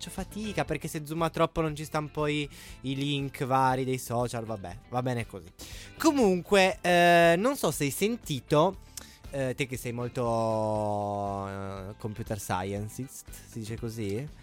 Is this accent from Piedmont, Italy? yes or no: yes; Avigliana, Piedmont, Italy; now in Turin, Italy; Da Vigliana, ma ormai sono torinese, tesoro, sai che ormai vivo qua.